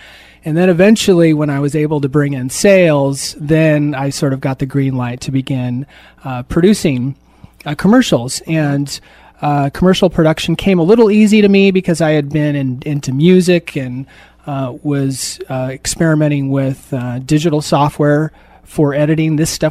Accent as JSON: {"language": "English", "town": "Newport", "country": "United States", "tie": "born there", "said": "And my family, well, I was born in Newport. And my mom was from Toledo, and my dad was from Newport."}